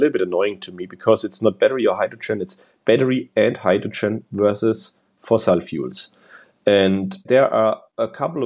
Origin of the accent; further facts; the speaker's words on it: Bavaria, Germany; now in California, United States; I'm 35 years old. I'm from Franconia, Germany